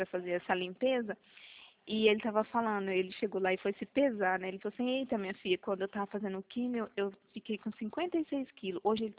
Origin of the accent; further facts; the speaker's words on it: Fátima do Sul, Mato Grosso do Sul, Brazil; born there; now in Dourados, Brazil; Na verdade, eu nasci em Fátima do Sul, Mato Grosso do Sul.